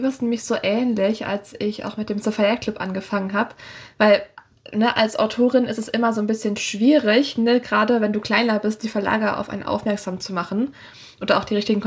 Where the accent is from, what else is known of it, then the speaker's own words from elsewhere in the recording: North Rhine-Westphalia, Germany; ich komme auch nicht aus Österreich, ich komme aus der Nähe von Köln und ich komme extra nach Österreich dafür.